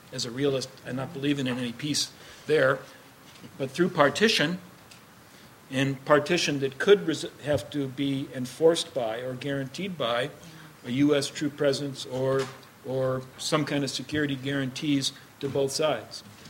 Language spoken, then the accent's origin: English; United States; I'm not an Israeli. I'm an American.